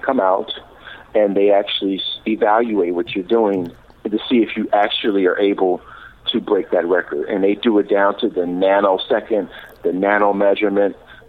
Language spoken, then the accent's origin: English; Chicago, Illinois, United States; I am from Chicago, calling right from the Windy City, and it's true to its name.